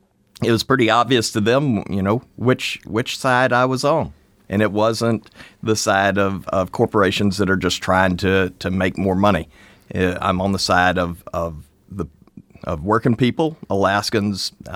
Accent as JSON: {"language": "English", "region": "Louisiana", "country": "United States", "said": "You know, I come from Louisiana, place where the Longs came from"}